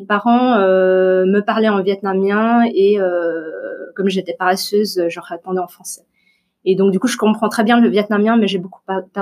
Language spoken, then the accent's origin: French; Switzerland; born there; donc je suis suisse d'origine vietnamienne, donc née en Suisse, avec un passeport suisse.